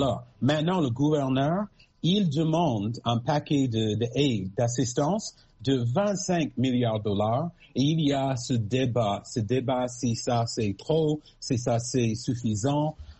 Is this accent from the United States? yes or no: yes; North Carolina, United States; French is a second language; now in Washington, United States; Je suis à Washington, mais je suis du Caroline du Nord.